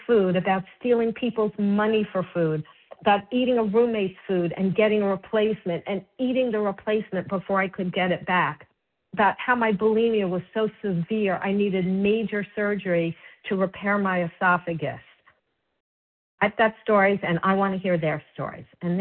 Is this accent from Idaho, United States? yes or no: no; Miami, Florida, United States; I grew up in Miami, Florida, and like all teenagers, just, you know, wanted to be out in the sun all the time.